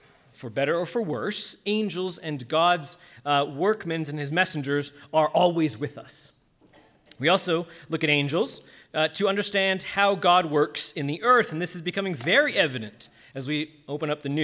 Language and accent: English; California, United States; This is my family here. We are from Southern California. We attend an ecclesia out there.